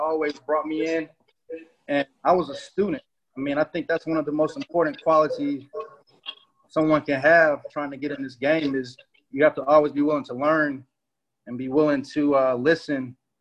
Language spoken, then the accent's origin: English; Atlanta, Georgia, United States; I live in Atlanta. I grew up in Atlanta.